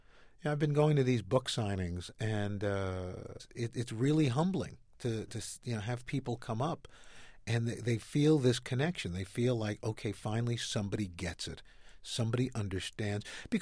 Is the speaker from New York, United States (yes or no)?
yes; Queens, New York, United States; And look, I'm a kid from Queens.